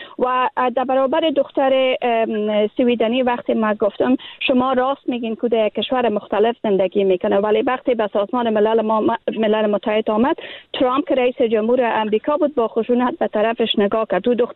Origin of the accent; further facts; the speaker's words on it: Afghanistan; به عنوان یک افغان در این کشور